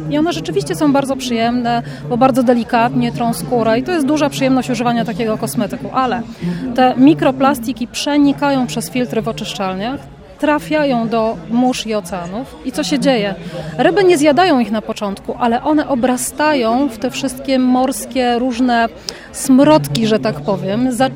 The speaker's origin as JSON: {"language": "Polish", "town": "Warsaw", "region": "Masovian Voivodeship", "country": "Poland", "said": "Pierwsze to Warszawa, skąd pochodzę, no trudno, jestem lokalną patriotką."}